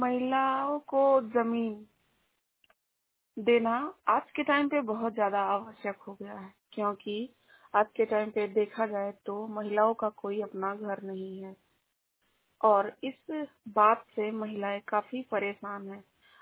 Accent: Balrampur, Uttar Pradesh, India; मैं डिस्ट्रिक्ट बलरामपुर से हूँ, ग्राम सभा बदलपुर, थाना महाराजगंज, ब्लॉक तुलसीपुर।

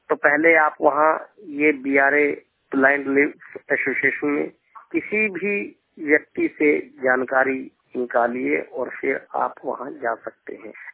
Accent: Haryana, India; गांव टोका, हरियाणा अम्बाला, मनैनगढ़ से।

